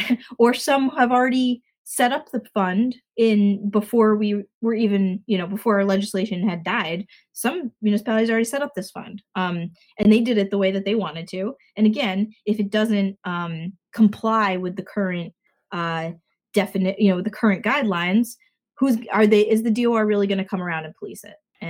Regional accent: Connecticut, United States; So I'm from Connecticut. I went to University of Rhode Island, graduated in 2004.

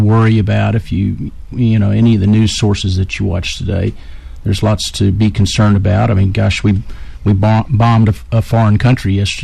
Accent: Cameron, Texas, United States; I'm from Cameron originally.

